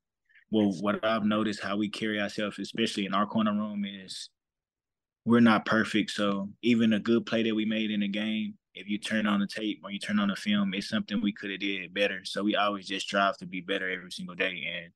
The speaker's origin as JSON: {"language": "English", "region": "Missouri", "country": "United States", "said": "I'm a guy from Missouri, so it's like well played at Missouri"}